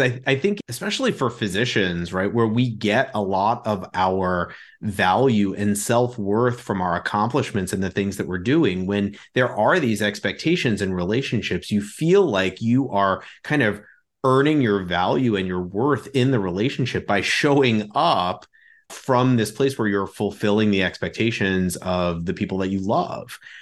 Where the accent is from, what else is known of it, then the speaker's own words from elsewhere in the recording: New York, United States; moved away as an adult; now in St. Louis, United States; I grew up in New York. And after the match, I moved to do my internal medicine and GI training in St. Louis.